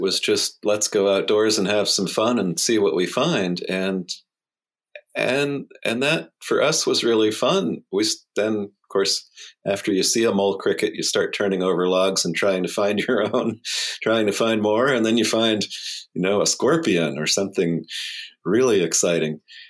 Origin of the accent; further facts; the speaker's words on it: Connecticut, United States; also born or lived in California; We moved a few times when I was a kid, so I grew up some in California, and then finished high school in Connecticut, or through fourth grade through high school in Connecticut. So I usually tell people I'm from Connecticut